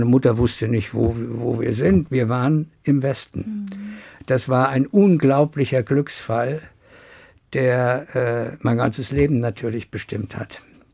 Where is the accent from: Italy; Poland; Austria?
Poland; Międzyrzecz, Lubusz Voivodeship; born there; ich bin da geboren und ich werde im Pass geführt bis heute als geboren in Meseritz in Brandenburg. Und Meseritz gehört heute zu Polen.